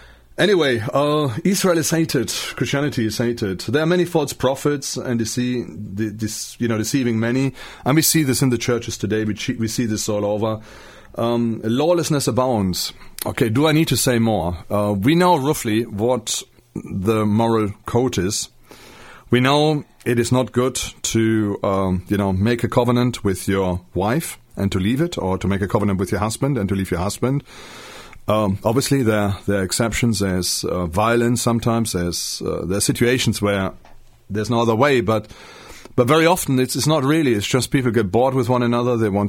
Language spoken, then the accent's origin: English; North Rhine-Westphalia, Germany; I know there's one place in Münster. This is near my hometown in Germany.